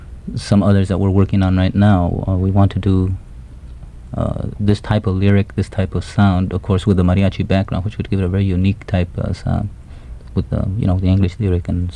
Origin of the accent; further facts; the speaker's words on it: East Los Angeles, California, United States; I grew up, born and raised in East Los Angeles, and I'm a part of that struggle.